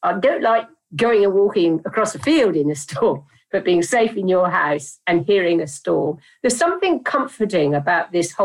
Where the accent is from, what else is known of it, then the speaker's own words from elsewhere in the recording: Dartmouth, South West England, United Kingdom; Yeah, I grew up in Dartmouth in South Devon by the sea, and I had a very free childhood.